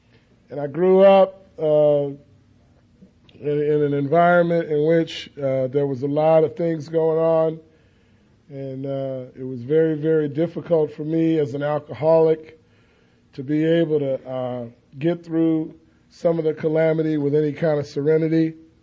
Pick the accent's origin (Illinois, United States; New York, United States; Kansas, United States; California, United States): California, United States; Watts; also born or lived in San Fernando Valley; But I am really from Watts. I grew up in Watts. I lived in Watts for 14 and a half years.